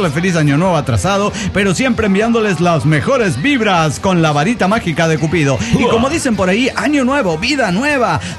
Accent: Tapachula, Chiapas, Mexico; now in Axochiapan, Mexico; estoy viviendo en Axochiapan, Morelos, pero soy de Tapachula.

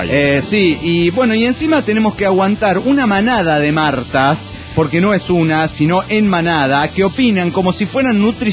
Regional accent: San Luis Potosí, Mexico; born there; Porque nací en San Luis Potosí. Y en San Luis Potosí somos machas.

